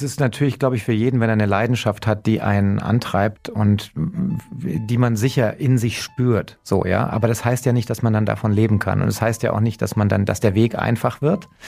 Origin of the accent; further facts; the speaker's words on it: Munich, Bavaria, Germany; Also ich bin halt ein Münchner und ich freue mich, wenn die Münchner Teams gut dastehen.